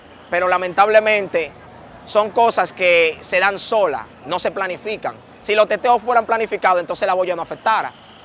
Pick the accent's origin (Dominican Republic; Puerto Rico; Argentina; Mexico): Dominican Republic; Capotillo, Distrito Nacional; born there; nací aquí en Capotillo, actualmente vivo en Capotillo.